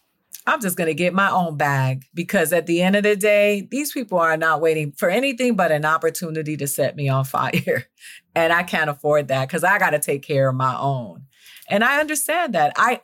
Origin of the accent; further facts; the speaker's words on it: Miami, Florida, United States; I'm from Miami too, and you my hero.